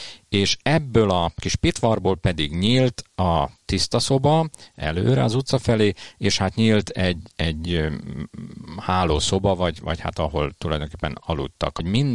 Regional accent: Balaton Uplands, Hungary; és hát ugye ott nőttem föl a Balatonfelvidéken, ahol ezek a melvédes tornácok a jellemzőek

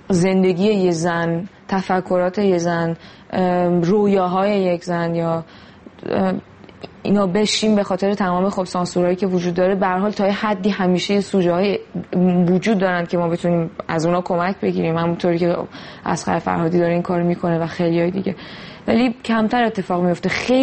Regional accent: Iran; moved away as an adult; من وقتی که از ایران اومدم بیرون سینما رو بسیده بودم، گوشته بودم کنار

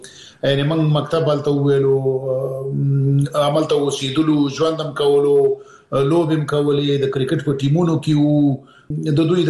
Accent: Peshawar, Khyber Pakhtunkhwa, Pakistan; زه پېښور کې د اول سیب نیولې تر 12 پورې مالته درس ویلې دی. نو زه د پېښور سره شاید دی زیات افغانان داسې وي چې دومره بلد نه وي لکه زه چې په پېښور کې څومره بلد دی، او پېښور کې څومره وخت یې کړی دی.

